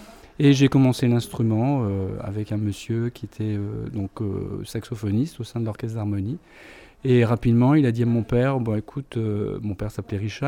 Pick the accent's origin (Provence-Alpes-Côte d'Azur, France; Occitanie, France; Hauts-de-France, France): Hauts-de-France, France; Sin-le-Noble; J'ai vécu toute mon enfance à Saint-Lenoble, Donc voilà, je suis allé au collège, etc., aux écoles de Saint-Lenoble, ensuite à Douai, et j'ai fait mes études de musique à Douai.